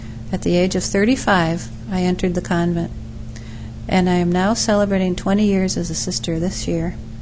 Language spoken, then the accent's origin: English; Connecticut, United States; I grew up in Connecticut, and I embarked on a career as an actuary in an insurance company.